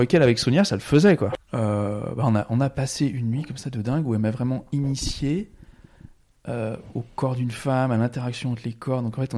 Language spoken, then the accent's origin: French; Brittany, France; Et je viens de Bretagne.